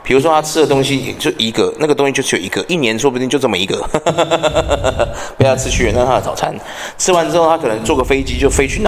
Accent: Taiwan; 对啊，其实我觉得我们台湾人应该对婚礼没有

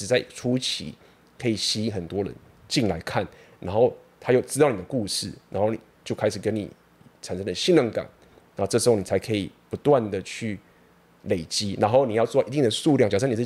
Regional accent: Taiwan; 我自己就很了解我自己是个非常非常土生土长的台湾人，虽然说我到处旅行世界

